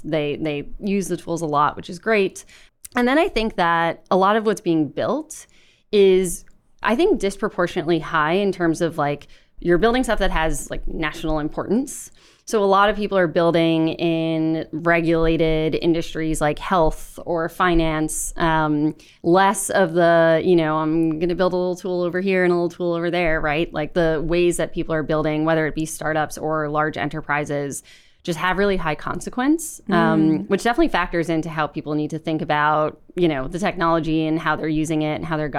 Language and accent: English; New York, United States; now in San Francisco, United States; I live in San Francisco now, which is fun. I'm from New York